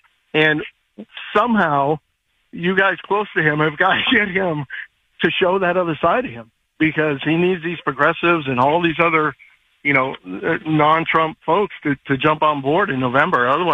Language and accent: English; California, United States; moved away as an adult; now in Florida, United States; Born and raised 61 years in Southern California, a three-year resident of Florida, loving it here.